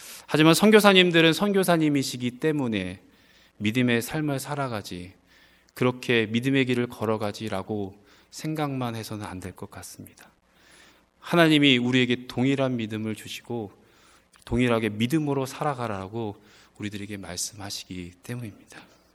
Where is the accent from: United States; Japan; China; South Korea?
South Korea; 저는 한국 사람입니다 라고 이야기를 했더니